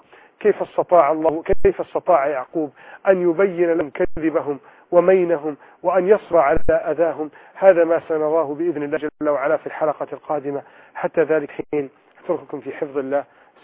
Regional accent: Egypt

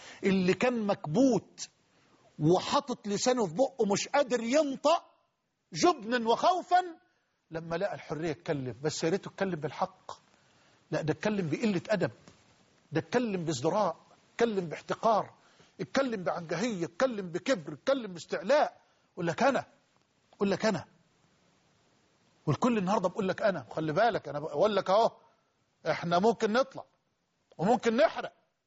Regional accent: Egypt; حتى رجال أعمال عندنا في مصر خايفين

